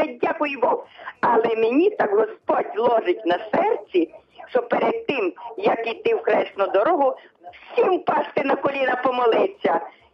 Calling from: Rivne, Rivne Oblast, Ukraine

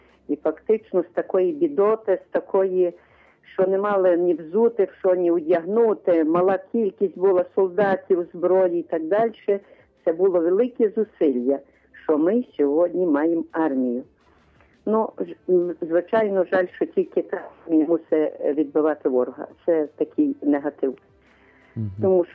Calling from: Lviv, Lviv Oblast, Ukraine; Слава навіки Богу. Так. Львів.

